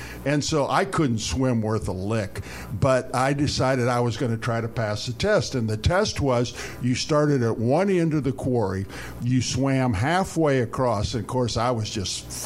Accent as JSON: {"language": "English", "town": "Batavia", "country": "United States", "tie": "born or raised there", "said": "there in my hometown in Batavia, the swimming pool is the quarry, and it is literally an old gravel quarry."}